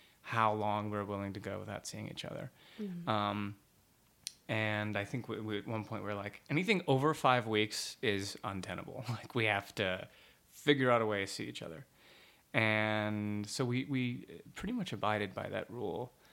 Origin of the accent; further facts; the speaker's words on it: Dallas, Texas, United States; Well, I'm from Dallas, Texas.